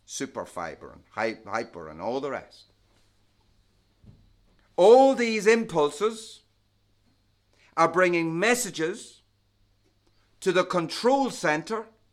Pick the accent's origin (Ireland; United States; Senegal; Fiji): Ireland; Well, as a boy growing up in Roman Catholic Ireland, we were all told by the priest and by our primary school teachers, there's only one head of the church.